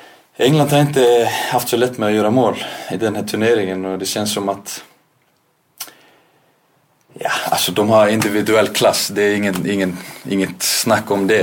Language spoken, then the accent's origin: Swedish; Iceland; som islänning så är det klart jag tycker att det är okej med det här spelet.